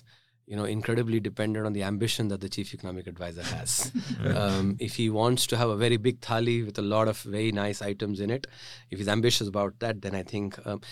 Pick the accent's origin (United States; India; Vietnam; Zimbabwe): India; North India; as a South Indian growing up in the North, wanted to be like the North Indians, speak Hindi like them